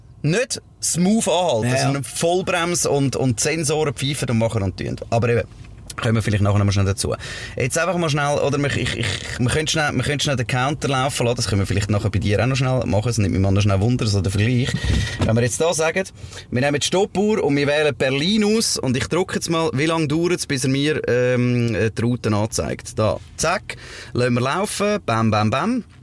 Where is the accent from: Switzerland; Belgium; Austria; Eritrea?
Switzerland